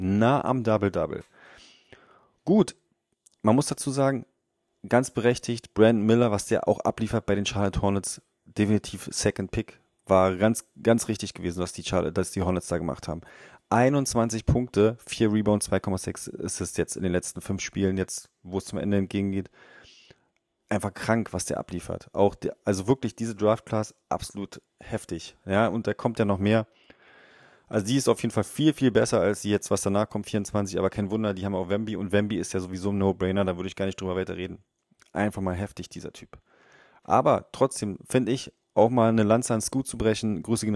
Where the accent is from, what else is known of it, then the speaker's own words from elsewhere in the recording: Berlin, Germany; als Berliner natürlich ganz unvoreingenommen